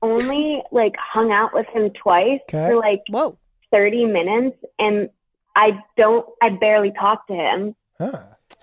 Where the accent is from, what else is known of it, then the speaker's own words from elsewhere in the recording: Pennsylvania, United States; now in Bali, Indonesia; I'm 24, and I'm from Pennsylvania, but I'm actually calling from Bali right now.